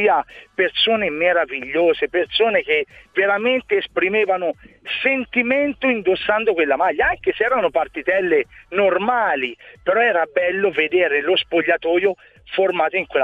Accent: Tuscany, Italy; da buon toscano diciamo

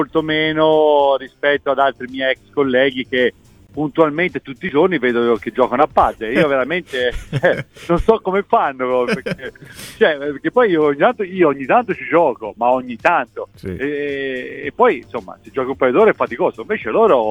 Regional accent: Sicily, Italy; born there; Noi siamo nati in Sicilia, quindi sì. siamo più dal mare che da montagna.

